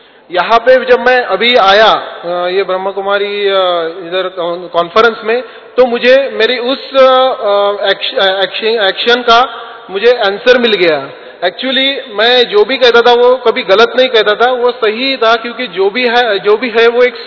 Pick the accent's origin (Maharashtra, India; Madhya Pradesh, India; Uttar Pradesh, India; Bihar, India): Maharashtra, India; now in Karnataka, India; मैं महाराष्ट्र से हूँ, फिलहाल कर्नाटका में एक छोटे से एरिया में हार्ट स्पेशलिटी यूनिट चला रहा हूँ।